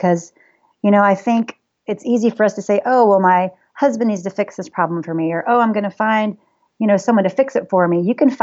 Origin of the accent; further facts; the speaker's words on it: the South, United States; I am from the South, and us Southern belles, we tend to just slap on the lipstick